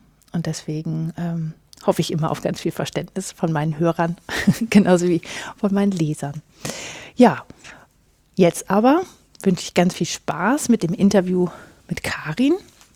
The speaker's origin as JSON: {"language": "German", "region": "Northern Germany", "country": "Germany", "said": "Ja, ich komme aus Norddeutschland."}